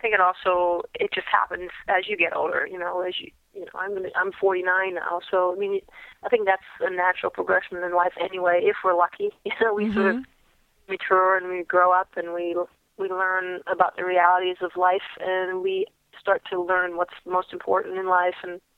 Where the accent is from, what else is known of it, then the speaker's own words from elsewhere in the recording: Minnesota, United States; I'm, you know, I'm just a Minnesota, you know, Midwest girl with a very normal upbringing and small town.